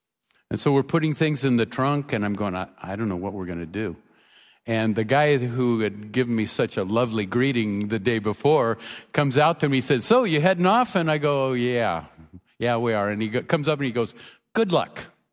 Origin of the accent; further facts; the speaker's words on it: Portland, Oregon, United States; I grew up in Portland, Oregon. I came out of a horrible background.